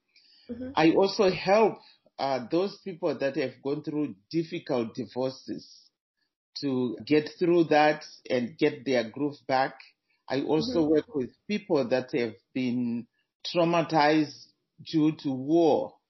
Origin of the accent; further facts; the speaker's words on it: Zimbabwe; now in Canada; Originally, I'm from Zimbabwe, but now I'm living here in Canada.